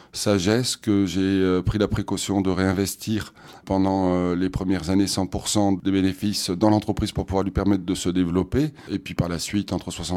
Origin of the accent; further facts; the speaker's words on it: Toulouse, Occitanie, France; born there; Je suis né à Toulouse, donc j'ai une affection particulière pour le Grand Sud-Ouest en général, où il fait bon vivre, où il y a beaucoup de convivialité.